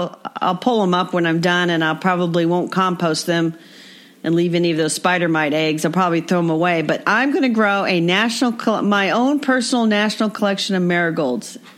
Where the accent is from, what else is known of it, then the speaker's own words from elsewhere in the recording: Indianapolis, Indiana, United States; from Indianapolis.